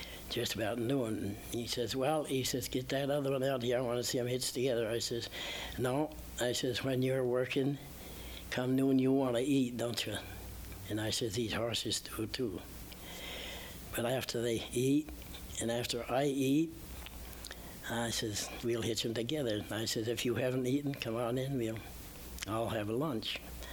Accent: East Warren, Vermont, United States; Born and brought up in East Warren, Four Corners. Yeah.

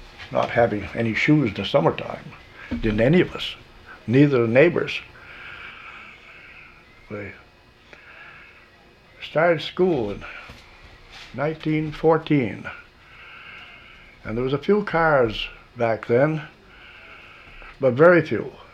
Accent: Waitsfield, Vermont, United States; born there; I was born in Waitsfield, a back farm bordered on the town line of Warren.

